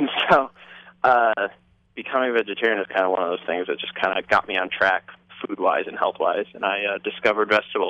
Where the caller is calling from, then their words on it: Spring Grove, Illinois, United States; I'm in the Chicago suburbs currently.